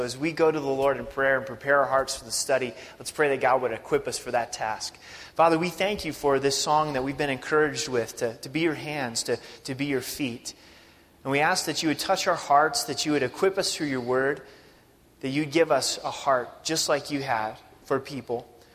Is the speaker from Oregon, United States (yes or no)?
yes; Oregon, United States; I grew up in Oregon. My wife grew up in Denver. Haven't spent much time in the South.